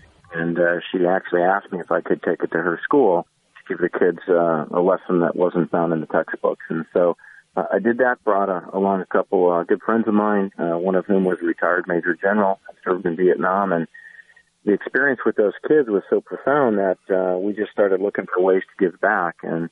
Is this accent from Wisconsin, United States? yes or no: yes; Wisconsin, United States; So I grew up in Wisconsin and went to Marquette University back in the 80s